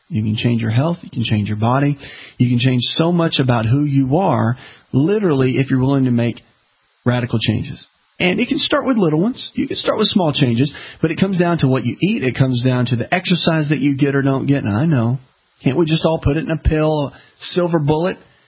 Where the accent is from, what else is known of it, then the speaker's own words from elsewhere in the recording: the South, United States; Now, listen, I'm from the South. Okay, I get this. That we do fried chicken down here.